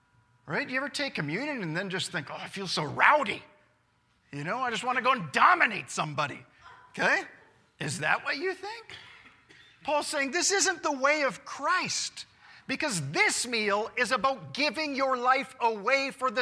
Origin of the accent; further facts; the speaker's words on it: Canada; because I'm a Canadian pastor.